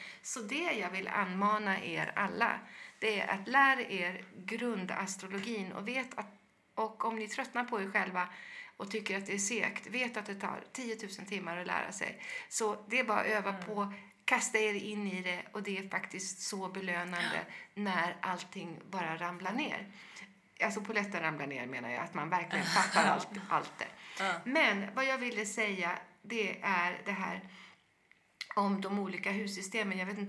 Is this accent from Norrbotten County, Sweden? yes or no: yes; Kiruna, Norrbotten County, Sweden; born there; för jag är född i Kiruna